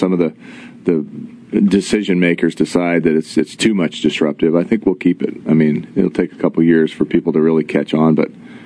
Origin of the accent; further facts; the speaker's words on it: Boulder, Colorado, United States; now in Chattanooga, United States; And I'm from Boulder. I grew up there, and we moved here. I guess we've been in the South about 18 years now, but you couldn't pay me to move back there.